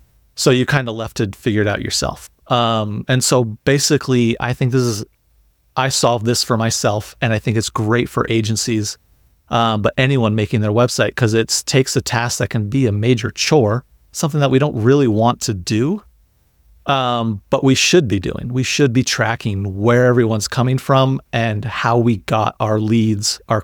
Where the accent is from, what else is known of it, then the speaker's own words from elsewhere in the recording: United States; let me reevaluate this thing as an American